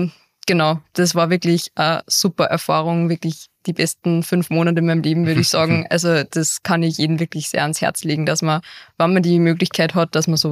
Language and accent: German; Upper Austria, Austria; ich bin in Stareck aufgewachsen, das sind einfach 10 Minuten mit dem Auto